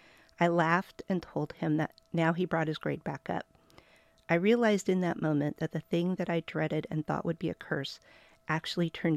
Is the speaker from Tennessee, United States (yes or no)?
no; California, United States; because I grew up in California